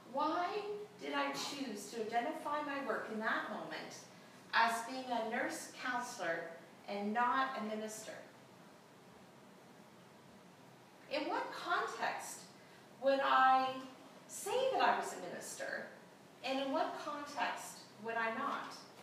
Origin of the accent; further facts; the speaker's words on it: Canada; Being Canadian, I could just do whatever I wanted.